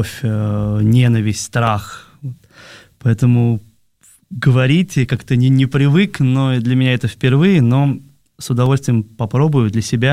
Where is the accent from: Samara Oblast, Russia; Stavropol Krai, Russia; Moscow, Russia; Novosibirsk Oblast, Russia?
Moscow, Russia; born there; Родился я в Москве, вот, в обыкновенной семье.